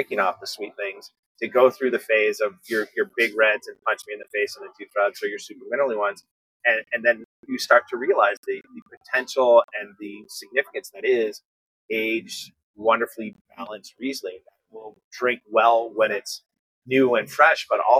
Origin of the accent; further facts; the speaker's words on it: New York, United States; I grew up in the Finger Lakes of New York